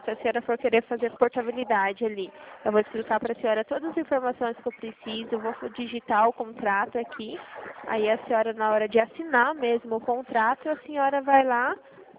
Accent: Dourados, Mato Grosso do Sul, Brazil; eu sou daqui de Dourados

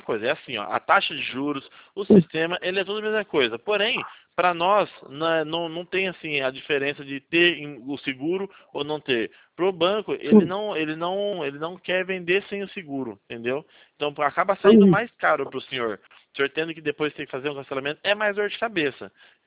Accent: Jundiaí, São Paulo, Brazil; sou da região de Jundiaí.

